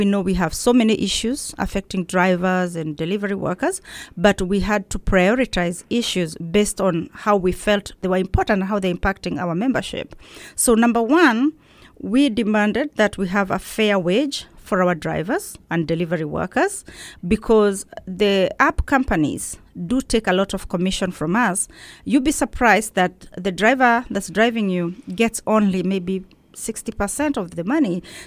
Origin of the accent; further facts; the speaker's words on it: Nairobi, Kenya; now in New York, United States; I'm from Nairobi, Kenya. I came to America in 2012, and I'm a very proud American and a New Yorker